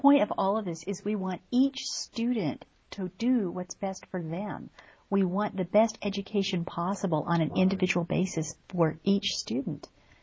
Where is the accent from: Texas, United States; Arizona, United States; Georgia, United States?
Arizona, United States; I come from Arizona. That's where my son went to school